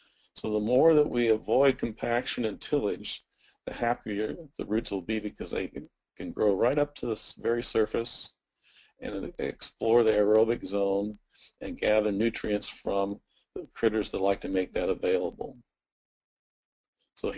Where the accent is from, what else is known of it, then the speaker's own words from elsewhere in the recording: St. Louis, Missouri, United States; This is taken in my hometown in St. Louis, Missouri, and it seems to be a contest in St. Louis, at least.